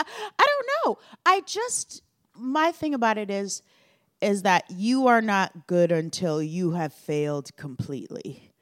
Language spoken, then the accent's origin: English; Omaha, Nebraska, United States; I'm from Omaha, Nebraska.